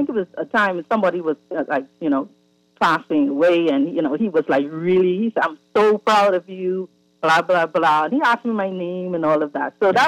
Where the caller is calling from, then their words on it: North Carolina, United States; I'm actually calling from North Carolina.